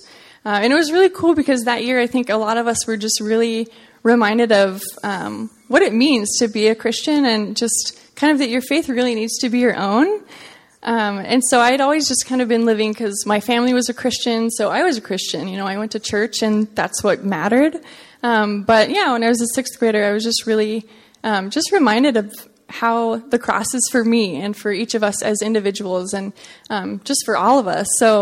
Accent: Manteca, California, United States; I'm from Manteca, so East Union.

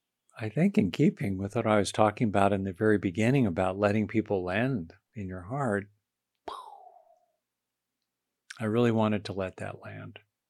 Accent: United States; even though I was born into a fairly modest economic situation as an American

